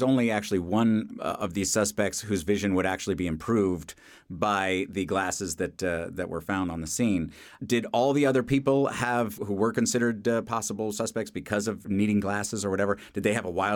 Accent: New York City, New York, United States; I know what they are because I grew up in New York City, and that was the type of potato chip you got.

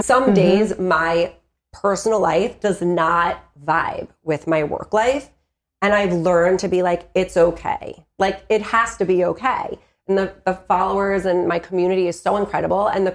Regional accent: Long Island, New York, United States; You know, I grew up in Long Island and most of my friends are back there.

